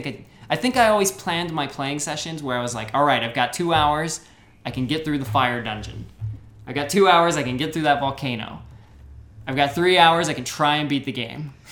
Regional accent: United States; I'm from America, and we say Bahamut.

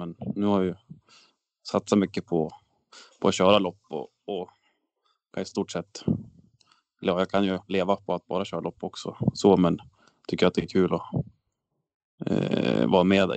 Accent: Brunflo, Jämtland County, Sweden; Ja, Det är ju föräldrahemmet då. Men det är Brunf, en och en halv mil utanför Östersund.

